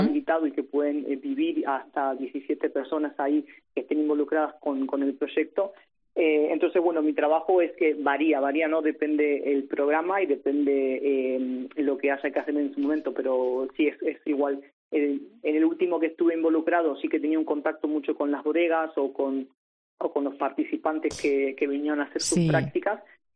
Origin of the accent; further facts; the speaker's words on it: Buenos Aires, Argentina; moved away; salí de Argentina, ¿no?, de Buenos Aires, tenía un buen puesto de trabajo, pero en algo que no mencionaba, y bueno, hoy en día acá en San Martín sí que he encontrado mi lugar